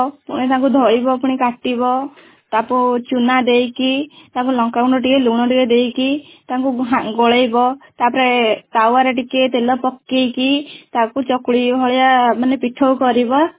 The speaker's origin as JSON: {"language": "Odia", "town": "Raikul", "region": "Odisha", "country": "India", "tie": "born or raised there", "said": "ଆମ ଗାଁ ରାଇକୁଲ।"}